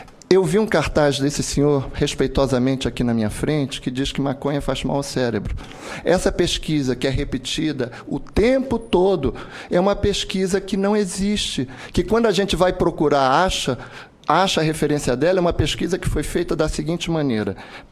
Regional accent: Brazil; todos nós somos brasileiros, todos nós desejamos o melhor aos nossos filhos, todos nós queremos a melhor solução para o nosso país

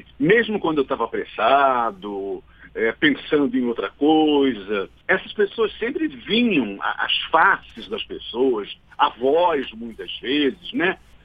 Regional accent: Rio de Janeiro, Brazil; eu sou carioca, eu nasci e me criei em Copacabana, e hoje mesmo, já há um bom tempo, eu tenho também um apartamento em Copacabana, então eu passo temporadas em Copacabana, eu vou muito ao Rio

